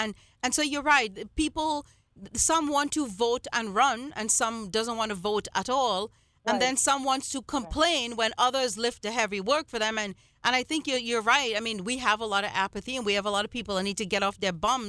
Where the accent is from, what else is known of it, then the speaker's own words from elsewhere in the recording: Trinidad & Tobago; born there; moved away; I was born in Trinidad and Tobago